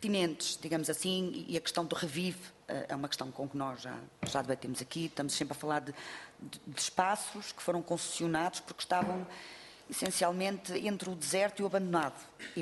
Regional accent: Porto, Portugal; Eu sou do Porto

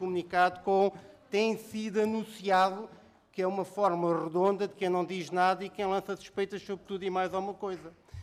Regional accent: Tavira, Faro, Portugal; Isto é, eu que sou de Tavira, as mulheres de Tavira sempre nasceram no Hospital de Faro.

